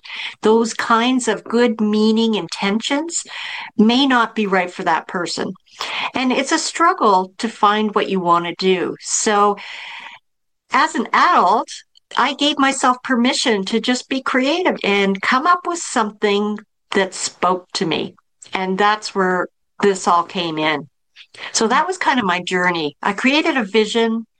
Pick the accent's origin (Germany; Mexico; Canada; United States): Canada; because I am from Canada.